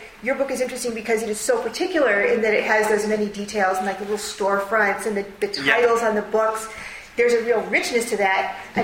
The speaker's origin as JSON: {"language": "English", "region": "Indiana", "country": "United States", "tie": "born or raised there", "said": "I mean, I grew up in Indiana, you caught the tenor of the times very well."}